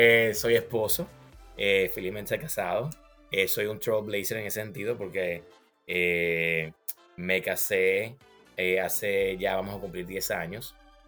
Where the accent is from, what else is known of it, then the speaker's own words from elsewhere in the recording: Santo Domingo, Distrito Nacional, Dominican Republic; Yo soy dominicano, crecí en Santo Domingo y siempre fui buen estudiante.